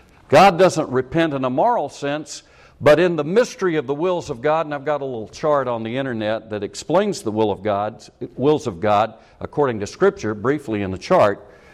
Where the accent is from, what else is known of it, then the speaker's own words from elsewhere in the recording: South Carolina, United States; See, I was raised in South Carolina. And you, in South Carolina history, you learn the state motto